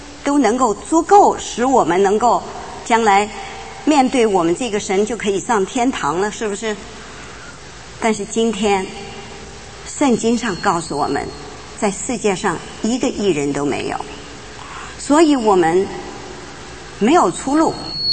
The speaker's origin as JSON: {"language": "Chinese", "country": "China", "tie": "born or raised there", "said": "我从小在大陆，我出生在一个基督徒的家庭里，"}